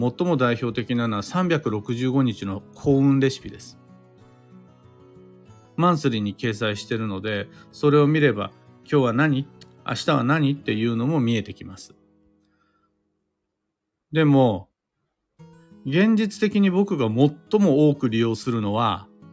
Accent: Kiryu, Gunma, Japan; 僕が生まれ育った群馬県桐生市だとソースカツ丼、あとはひもかわうどん、さらには焼きまんじゅうとかが名物です。

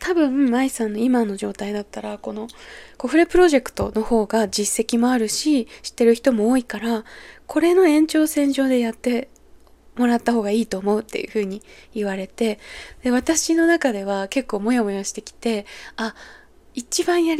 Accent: Ishinomaki, Miyagi, Japan; 私は実家が宮城県で、石巻で生まれていて、おばあちゃん家が石巻にあるので、

